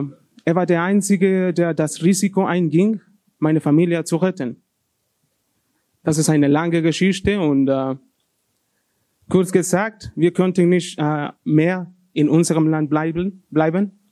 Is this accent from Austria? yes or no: no; Honduras; German is a second language; ist für diejenigen, die mich noch nicht kennen. Ich komme aus Honduras